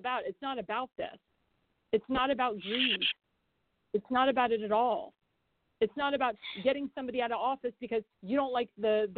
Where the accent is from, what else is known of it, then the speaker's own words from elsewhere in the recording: Sarasota, Florida, United States; Growing up in Sarasota, Florida, at the Davis, I was heavily, heavily discriminated against for being Jewish.